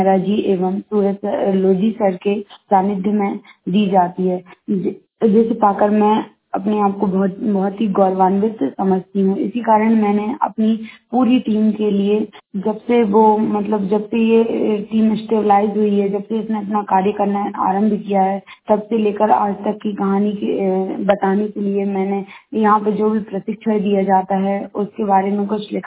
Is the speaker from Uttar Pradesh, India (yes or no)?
no; Madhya Pradesh, India; और मैं ग्राम इमलिया वगैरह तहसील गाड़ागाला जिला नरसिंहपुर मध्य प्रदेश की निवासी हूँ।